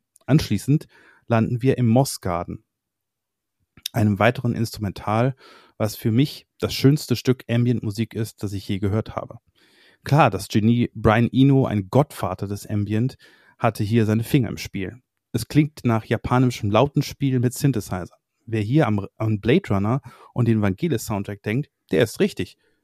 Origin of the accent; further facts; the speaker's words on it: Düsseldorf, North Rhine-Westphalia, Germany; born there; so sind wir nun in meiner Geburtsstadt Düsseldorf angekommen.